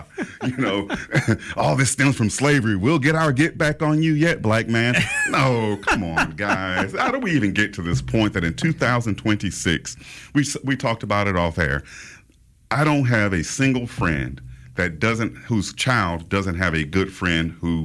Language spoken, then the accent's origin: English; Southern United States, United States; Every Southerner besides me does.